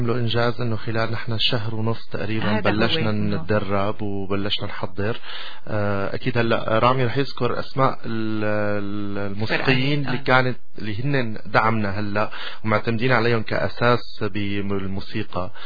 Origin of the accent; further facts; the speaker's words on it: Syria; نحن سوريين